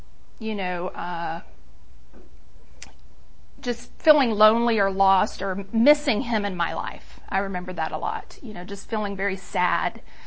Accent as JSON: {"language": "English", "town": "East Point", "region": "Georgia", "country": "United States", "tie": "born or raised there", "also_born_or_lived": "Jonesboro", "said": "I was born in East Point, Atlanta. We lived in East Point, and then we lived in Jonesboro."}